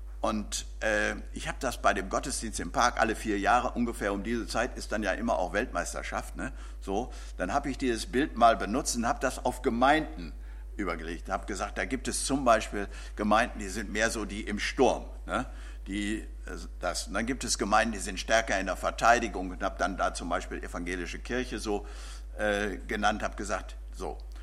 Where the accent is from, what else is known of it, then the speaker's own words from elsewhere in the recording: Bielefeld, North Rhine-Westphalia, Germany; So, ich komme auch aus Bielefeld.